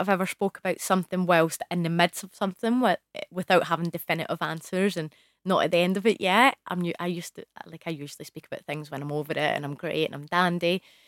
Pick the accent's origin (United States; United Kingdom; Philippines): United Kingdom; Scotland; I'm from Scotland.